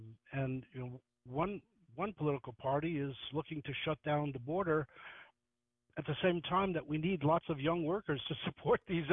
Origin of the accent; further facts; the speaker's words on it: New York City, New York, United States; So I didn't take the seat and explain to them that I grew up in New York City riding the subways.